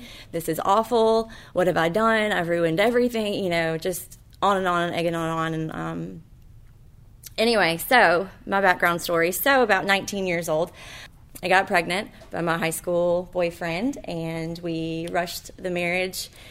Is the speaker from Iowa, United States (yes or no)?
no; Hattiesburg, Mississippi, United States; So I grew up in Hattiesburg. My parents raised me in the church, Sundays, Wednesdays, and all that.